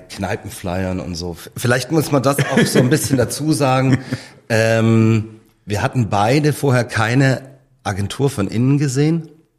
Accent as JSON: {"language": "German", "town": "Murrhardt", "region": "Baden-Württemberg", "country": "Germany", "said": "Ich bin aus Murrhardt. Das ist ein kleiner Ort, 40 Kilometer von Stuttgart entfernt. Viermal so viel Wald wie Stadtfläche."}